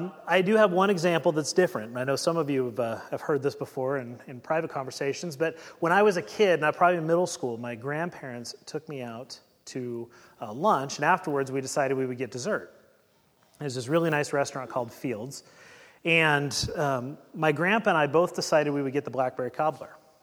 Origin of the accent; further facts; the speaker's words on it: Eugene, Oregon, United States; I mean, I grew up in Eugene, right on the where the McKenzie and Willamette River are both kind of run through that Eugene-Springfield area.